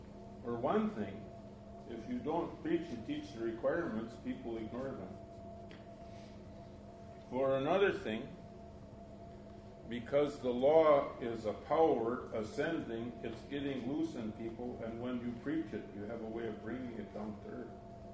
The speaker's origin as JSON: {"language": "English", "region": "North Dakota-Montana border", "country": "United States", "tie": "born or raised there", "said": "I grew up on the North Dakota-Montana border, where we had about 13 inches of rain a year when we were lucky."}